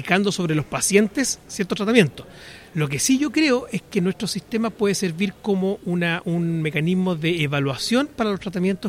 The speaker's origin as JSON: {"language": "Spanish", "region": "Buenos Aires", "country": "Argentina", "tie": "born or raised there", "said": "yo soy porteño de toda la vida."}